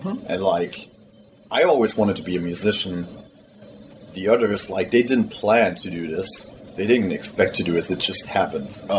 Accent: Germany; also born or lived in Austria; we all come from a really, really small town village in Germany. Like, I was born in Austria, but we grew up in Germany, small town village.

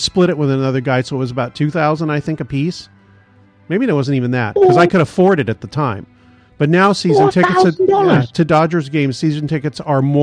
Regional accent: California, United States; I'm born here. I was born here. I grew up near Disneyland, for Christ's sake.

